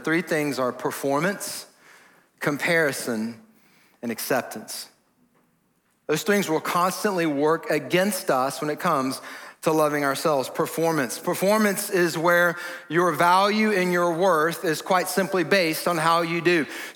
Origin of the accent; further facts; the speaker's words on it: Atlanta, Georgia, United States; So I grew up in Atlanta.